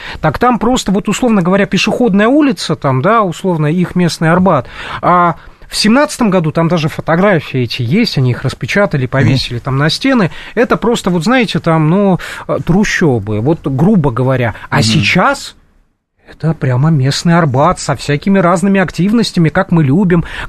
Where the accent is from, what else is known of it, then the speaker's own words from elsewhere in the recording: Yoshkar-Ola, Mari El, Russia; Мой родной город Йошкар-Ола.